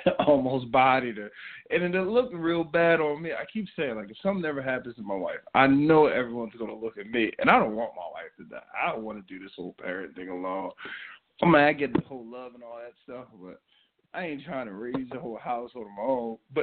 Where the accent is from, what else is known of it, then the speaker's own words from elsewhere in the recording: Camden, New Jersey, United States; moved away as an adult; But I never had allergies growing up in Jersey. You know, born, raised. I say halfway raised Camden, New Jersey, halfway raised Pennsylvania, New Jersey, but it's the next town over.